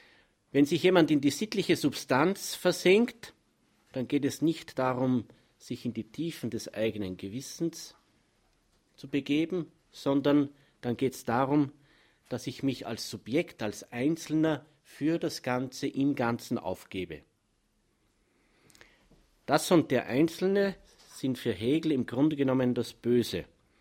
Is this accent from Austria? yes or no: yes; Upper Austria, Austria; born there; Ich bin gebürtiger Oberösterreicher